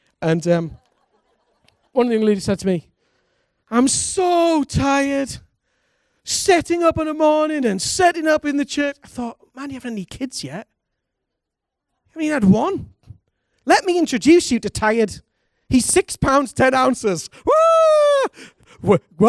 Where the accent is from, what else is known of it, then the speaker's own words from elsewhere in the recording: United Kingdom; I like a little moan because I'm British, okay?